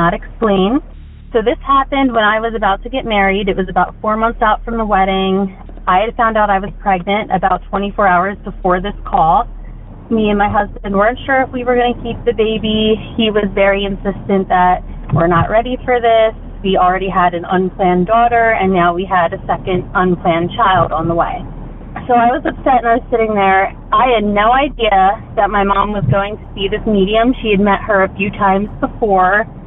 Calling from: Pennsylvania, United States; I'm calling in from Pennsylvania.

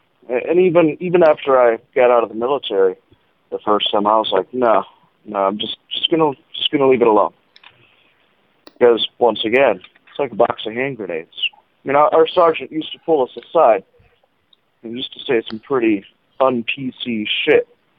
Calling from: Texas, United States; Actually, I'm calling in from Texas, man.

